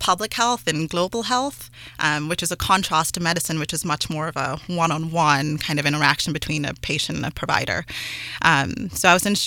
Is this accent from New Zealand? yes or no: no; Kenya; moved away as an adult; now in United States; I was born in Kenya. I grew up there until I was 18 and moved to the States for college. My parents were actually Nigerian citizens, but moved there before I was born. So my siblings and I all were raised in Kenya.